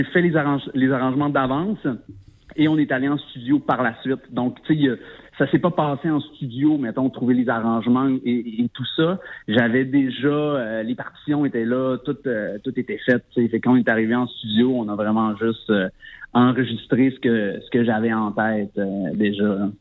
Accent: Quebec, Canada; moi, je suis originaire de la Gaspésie, la baie des Chaleurs.

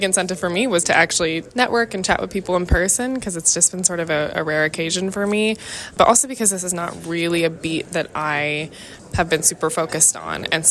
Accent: New York City, New York, United States; I am from New York City, and I'm an independent journalist.

